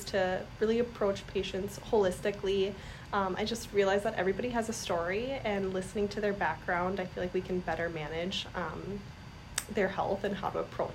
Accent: Battle Lake, Minnesota, United States; Yeah, I'm from Battle Lake originally

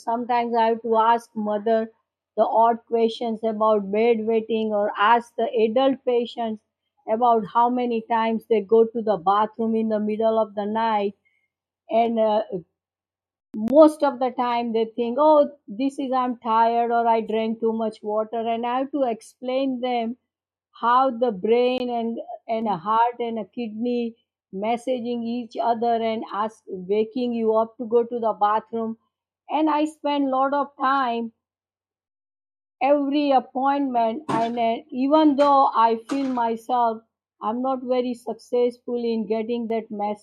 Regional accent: India; because I came from India being a woman, and I was the first generation woman allowed to go to school

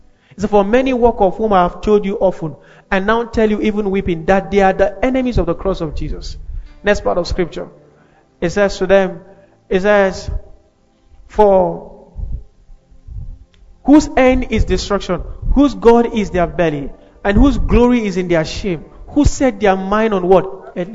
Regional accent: Kaduna, Kaduna State, Nigeria; I come from Benue, but I grew in Kaduna.

